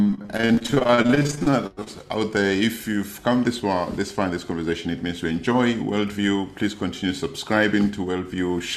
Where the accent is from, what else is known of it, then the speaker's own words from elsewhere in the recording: South Africa; Look, I, as a South African who love this country